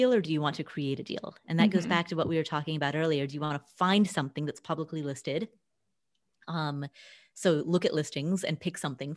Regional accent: Ohio, United States; I grew up in Ohio, and people are often like, oh, so you grew up in Idaho. And I'm like, no, Ohio.

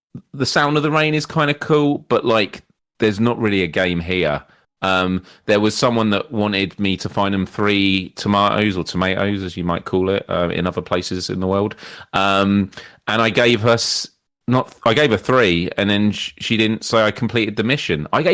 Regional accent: United Kingdom; That's all right. I'm pretty British.

